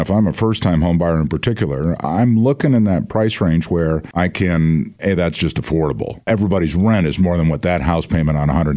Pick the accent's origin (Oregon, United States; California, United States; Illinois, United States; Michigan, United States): Michigan, United States; Grand Ledge; Coming from Grand Ledge, I understand, and that rivalry